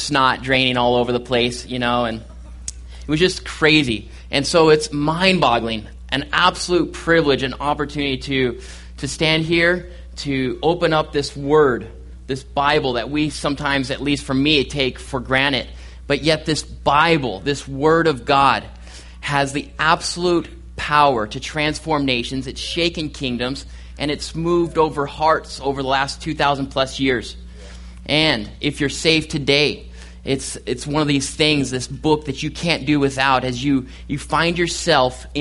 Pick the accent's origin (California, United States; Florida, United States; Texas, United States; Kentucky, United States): California, United States; now in Oklahoma City, United States; It seems like the Lord has just picked me up and transplanted me here to Oklahoma City. And I am from California, and everyone back there is going, "Where are you going?"